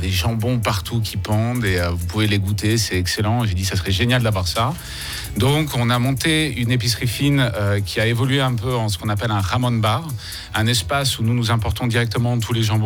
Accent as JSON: {"language": "French", "country": "Switzerland", "said": "Moi, je suis suisse"}